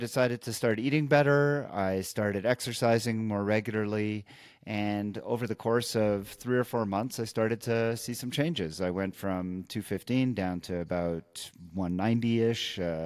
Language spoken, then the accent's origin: English; Montreal, Quebec, Canada; I grew up in Montreal, after all, you know, home of the Canadiens and real ice hockey hotbed.